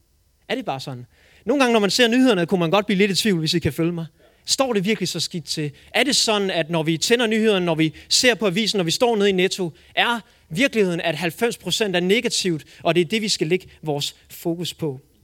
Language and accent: Danish; Herning, Central Denmark Region, Denmark; Som sagt, jeg kommer fra Herning, og jeg brænder rigtig meget for unge mennesker.